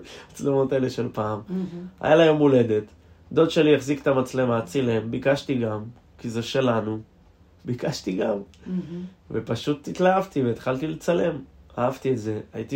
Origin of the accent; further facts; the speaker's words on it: Nahariya, Northern District, Israel; אני גדלתי בנהריה בשכונת טרומפלדור, שזו השכונה הצפונית בעיר. על פי העירייה, את יודעת, זה נחשב שכונת עוני או משהו כזה